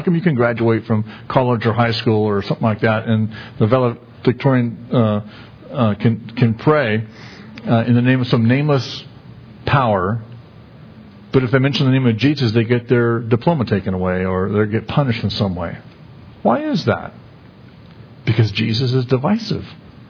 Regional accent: Missouri, United States; I'm from Missouri, man. You show me.

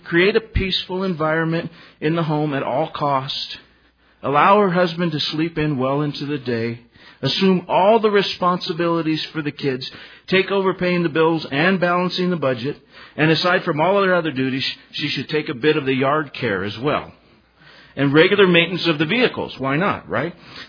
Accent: Livermore, California, United States; And you may have known I'm from the San Francisco East Bay area, Livermore, and been there 3 years, and it's completely foreign to me, but I'm getting used to it.

